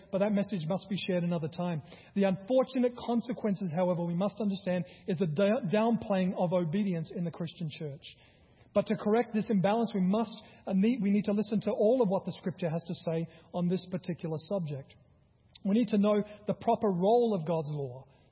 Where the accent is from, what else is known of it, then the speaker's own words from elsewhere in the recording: Australia; He heard my accent. I was from Australia.